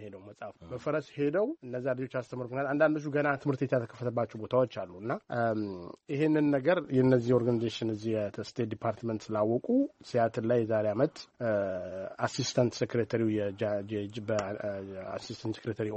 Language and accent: Amharic; Addis Ababa, Ethiopia; እዛ ተወልጄ ወደ አዲስ አበባ የመጣሁት ሁለት አመት ይያለ ነው ስለዚህ አዲስ አበባ ነው ያደኩት ነው አዲስ አበባ ልጅ ነኝ መርካቶ ነው ሰፈሬ መሳለሚያ